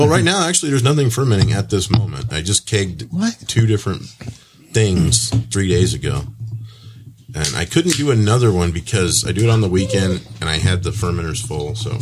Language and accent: English; La Puente, California, United States; So I was from La Puente.